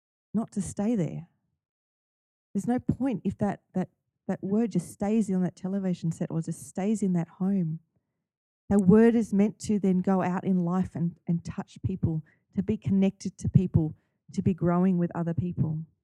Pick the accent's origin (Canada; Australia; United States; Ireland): Australia; As an Australian, I think we're all supposed to be able to do freestyle.